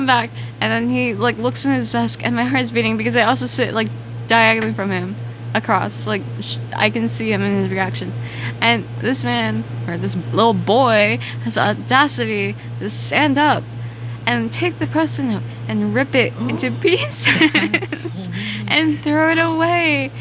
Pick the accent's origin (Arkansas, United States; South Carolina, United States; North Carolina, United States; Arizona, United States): North Carolina, United States; I'm from North Carolina, by the way, so I don't think you can find me.